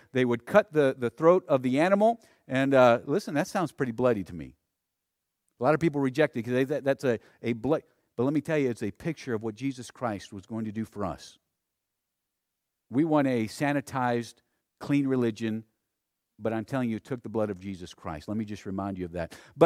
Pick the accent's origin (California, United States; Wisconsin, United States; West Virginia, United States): West Virginia, United States; Well, I came from West Virginia.